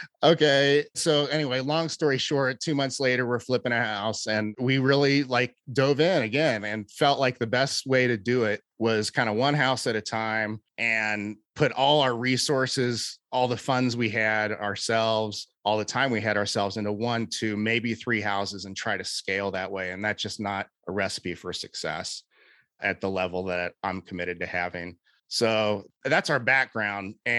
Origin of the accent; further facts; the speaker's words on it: Cincinnati, Ohio, United States; I am from Cincinnati, Ohio, at East Side suburbs, went to all guys Catholic high school in Cincinnati.